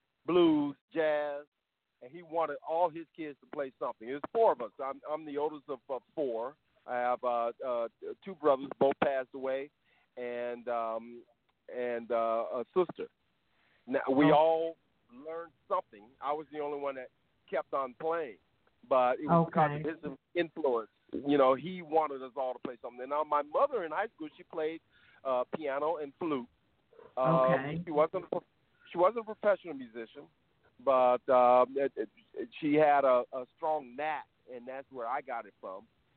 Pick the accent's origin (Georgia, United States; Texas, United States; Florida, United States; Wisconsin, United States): Florida, United States; born there; my father was in the Air Force, and I was born on Eglin Air Force Base, which was up north in North Florida.